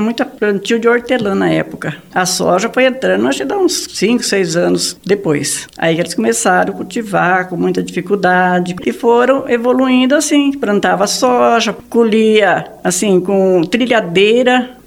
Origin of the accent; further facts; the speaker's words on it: Alvorada do Sul, Paraná, Brazil; also born or lived in São Paulo; Eu nasci no estado de São Paulo. Todos nós somos paulistas, os irmãos. Assim, meus pais, quando vieram para a Alvorada do Sul, eles compraram 10 alqueires de terra e foi ali que eles acabaram de construir a família